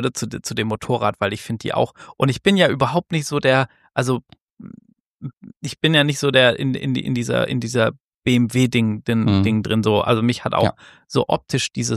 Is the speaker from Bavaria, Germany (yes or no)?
no; Baden-Württemberg, Germany; ich bin in der Nähe von Heilbronn aufgewachsen, im Schworbeländle.